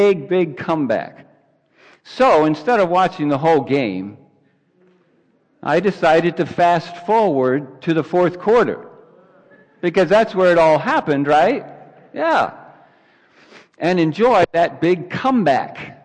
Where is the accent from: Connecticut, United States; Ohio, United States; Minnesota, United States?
Ohio, United States; Cincinnati; And so, because I grew up in Cincinnati, Ohio, I also cheer for the Cincinnati Reds baseball team, Cincinnati Bengals football team.